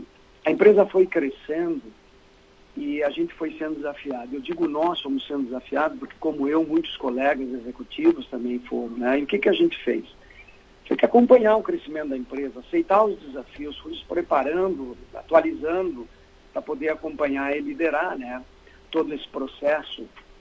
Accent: Caxias do Sul, Rio Grande do Sul, Brazil; Eu sou caxiense, né? Nasci em Caxias, estudei aqui em Caxias, em colégio público, municipal, no La Salle, segundo grau, estadual, Santa Catarina, né?

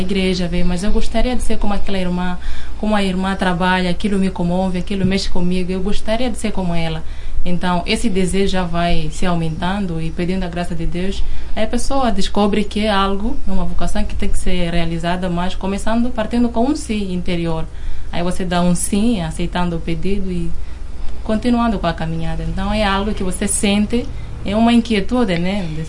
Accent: Mozambique; now in Brazil; nós que viemos da África, Moçambique, estamos aqui aprendendo mais, conhecendo mais

